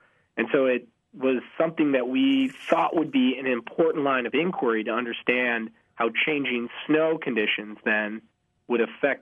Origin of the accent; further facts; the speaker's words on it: Madison, Wisconsin, United States; also born or lived in Wyoming; I grew up in Madison, and then I went to school at the University of Wisconsin, Stevens Point. And then I went out west to Wyoming, where I did my master's.